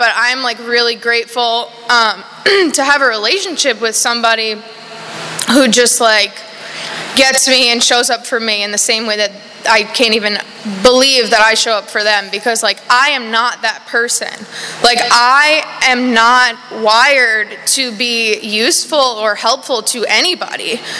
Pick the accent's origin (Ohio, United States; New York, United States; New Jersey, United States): New York, United States; I was born in New York, Long Island. I grew up there.